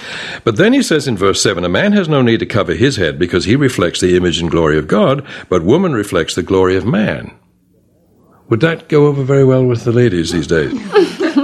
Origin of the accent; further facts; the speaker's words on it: England, United Kingdom; moved away; No, I grew up in England